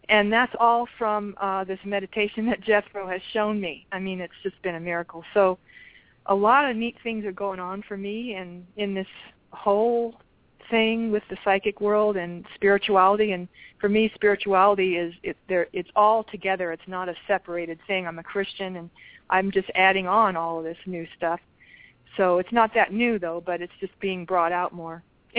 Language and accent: English; Las Vegas, Nevada, United States; I'm from Las Vegas, Nevada, and I have been a performer most of my life, dancing and gymnastics.